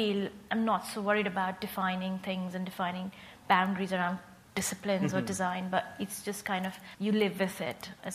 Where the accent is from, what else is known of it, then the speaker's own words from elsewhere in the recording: India; I'm from India, and I studied at the National Institute of Design in India.